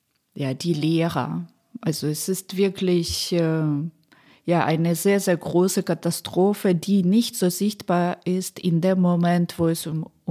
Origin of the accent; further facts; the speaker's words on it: Poltava, Poltava Oblast, Ukraine; Es gibt Städte wie Poltawa, meine Heimatstadt, glaube ich, Dnipro, immer noch Saporizhia.